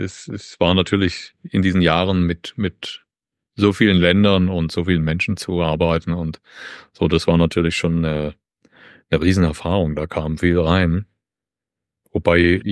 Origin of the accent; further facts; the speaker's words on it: Germany; wie ich 2012 wieder nach Hause kam, nach Deutschland oder in mein Heimatland kam